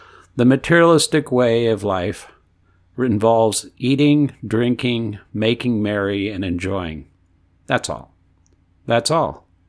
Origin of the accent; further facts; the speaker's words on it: India; born there; I was born in India, educated, then married.